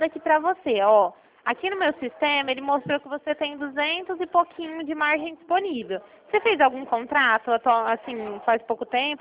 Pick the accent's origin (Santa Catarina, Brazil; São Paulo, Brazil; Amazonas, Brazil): São Paulo, Brazil; Ribeirão Preto; Não, eu sou de Ribeirão Preto